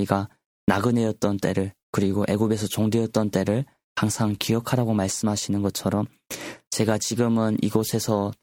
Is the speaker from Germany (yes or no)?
no; North Korea; moved away; 저도 북조선에서 태어났고 그리고 영양실조 걸릴만큼 되게 고난의 시간도 있었고